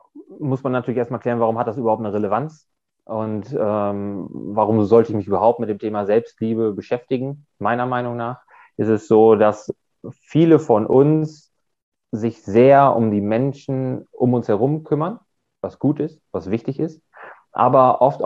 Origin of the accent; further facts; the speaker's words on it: Bremen, Germany; Ich bin Anfang 30. Ich komme aus der Nähe von Bremen.